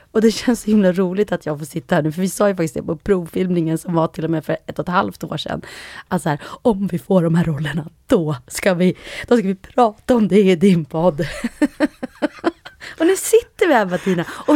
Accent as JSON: {"language": "Swedish", "town": "Kilafors", "region": "Gävleborg County", "country": "Sweden", "tie": "born or raised there", "said": "det är liksom inte så himla långt ifrån där jag är uppvuxen. I Kilafors i Hälsingland."}